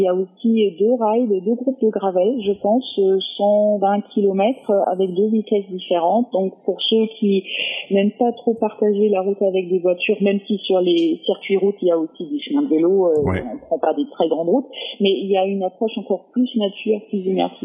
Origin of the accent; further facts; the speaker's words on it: Germany; French is a second language; Alors, moi, vous l'avez peut-être entendu, je suis allemand, donc j'ai un petit accent. Donc, j'ai grandi en Allemagne.